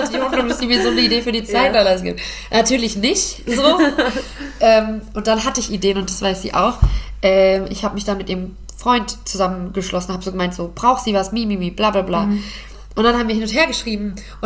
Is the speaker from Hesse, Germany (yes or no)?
yes; Hesse, Germany; weil ich bin Hessin.